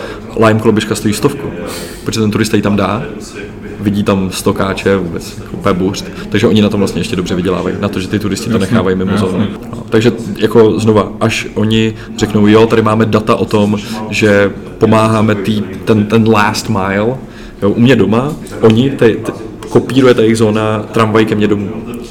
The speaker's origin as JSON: {"language": "Czech", "region": "Prague", "country": "Czechia", "said": "Já jsem ze Smíchova"}